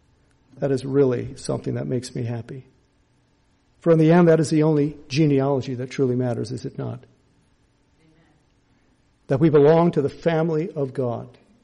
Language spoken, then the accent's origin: English; Michigan, United States; now in Louisiana, United States; I'm from Michigan originally, and Michigan people don't really open up too much, especially in a store.